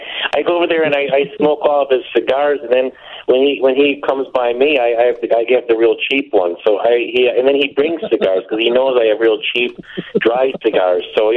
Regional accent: Chicago, Illinois, United States; and I grew up in the Lincoln Park Old Town area

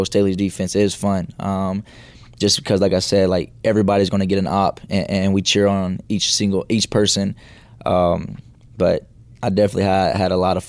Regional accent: Tennessee, United States; You know, born and raised in Tennessee, all I know is Tennessee. And so coming to New Orleans is like my first time leaving home.

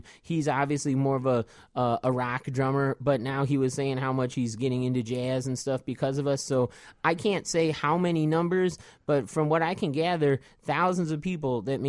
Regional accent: Chicago, Illinois, United States; growing up in Chicago and playing with Charles Erland

